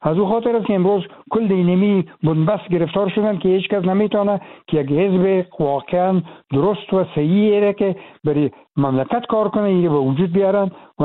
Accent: Afghanistan; moved away; من از افغانستان چون بر آمدیم

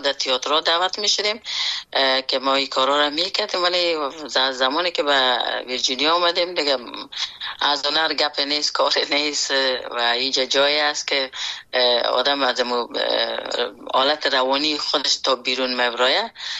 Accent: Afghanistan; born or raised there

